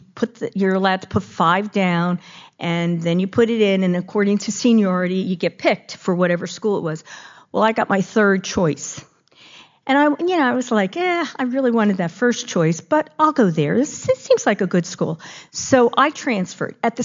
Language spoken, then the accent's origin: English; New York, United States; I particularly like Jewish people because I grew up on Long Island, where probably 75% of my graduating class was Jewish.